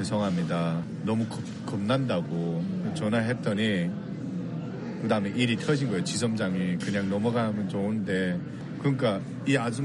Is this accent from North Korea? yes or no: yes; North Korea; 제가 솔직히 북한을 가보려고 그냥 생각 없이 그냥 행동으로 옮겼어요. 제 고향 땅에까지 가려고